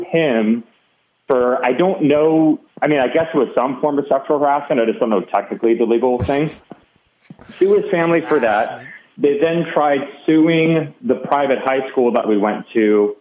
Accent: Los Angeles, California, United States; I'm actually from the Los Angeles area, and so it was a private high school in the Valley.

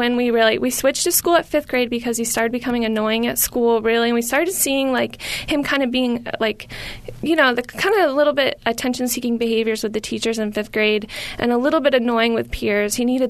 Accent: East Coast, United States; I grew up on the East Coast.

